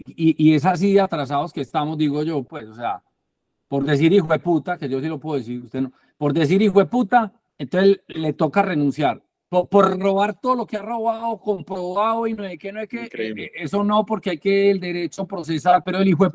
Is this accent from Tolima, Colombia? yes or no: no; Antioquia, Colombia; A mí siempre me pareció patético, siendo muy paisa, el tema ese de Antioquia Federal